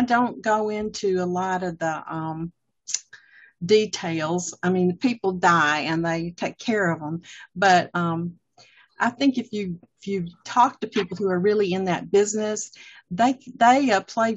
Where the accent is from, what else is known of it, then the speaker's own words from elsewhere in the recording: the South, United States; And I was born and raised in the South, and when I moved north for 10 years, I realized how different things are as far as the way you're raised